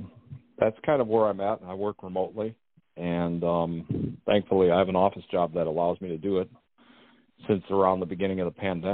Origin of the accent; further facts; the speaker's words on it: Michigan, United States; I was raised in a very conservative background. I come from West Michigan